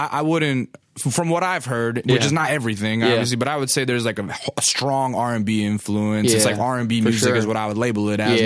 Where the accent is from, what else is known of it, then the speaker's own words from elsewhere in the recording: Alaska, United States; Yeah, I'm from Alaska.